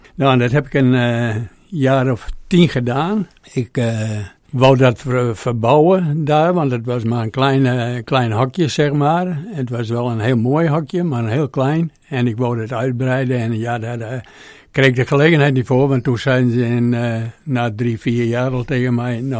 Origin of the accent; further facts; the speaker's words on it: Jelsum, Friesland, Netherlands; also born or lived in Leeuwarden; Ik ben geboren in Jelsum. In 1945 was dat. Ik deed de ogen open toen de vliegtuigen verdwenen, zeg maar. Dus, ik woonde daar ook vlak onder de vliegbasis.